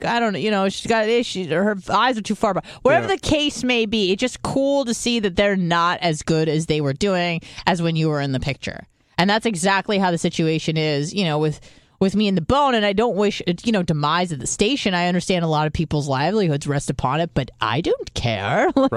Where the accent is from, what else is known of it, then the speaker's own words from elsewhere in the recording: San Diego, California, United States; I don't want to say I escaped because I'm not from there. I'm from San Diego, so I knew good weather.